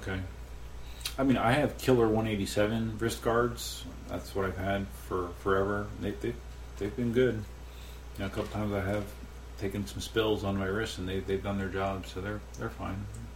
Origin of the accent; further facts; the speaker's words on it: Pennsylvania, United States; whereas I grew up in Pennsylvania, hence why I am an Eagles fan.